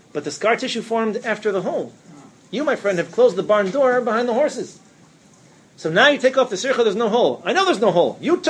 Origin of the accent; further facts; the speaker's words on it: Spain; moved away; I was born and raised in Spain.